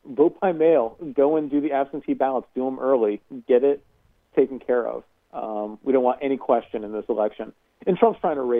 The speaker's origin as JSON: {"language": "English", "region": "North Carolina", "country": "United States", "tie": "born or raised there", "said": "they're fanning the flames that are happening across our country and to my home state in Charlotte."}